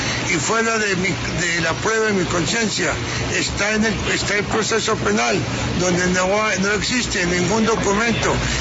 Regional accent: Colombia; como colombiano

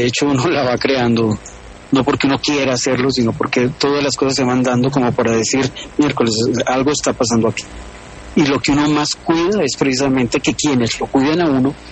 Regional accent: Colombia; Tratando como todo colombiano de ganarme la vida

